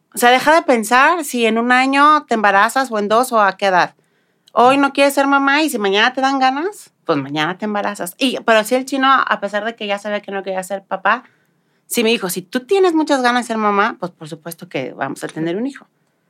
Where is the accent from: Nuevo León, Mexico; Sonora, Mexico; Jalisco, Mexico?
Jalisco, Mexico; Guadalajara; Yo vengo de una familia grande y pues nací, crecí en Guadalajara.